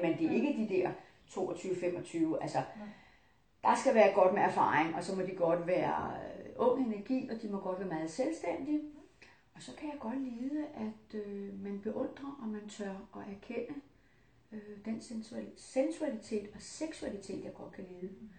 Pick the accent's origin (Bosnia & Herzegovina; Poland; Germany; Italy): Italy; now in Denmark; italiensk, halvdelen dansk, og jeg er for øvrigt dansk statsborger, og jeg elsker Danmark, men jeg har jo selvfølgelig rødderne og fuldblods italiener, fordi begge mine forældre kommer fra Italien.